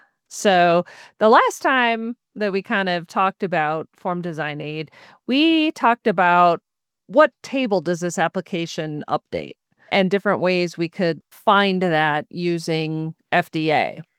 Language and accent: English; Minnesota, United States; accent: Minnesotan; I have my own Minnesotan accent, so.